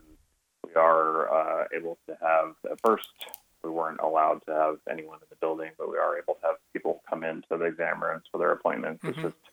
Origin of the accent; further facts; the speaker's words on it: Texas, United States; So I grew up in Texas and have been living in Texas ever since we graduated from vet school, but I've always had family up here.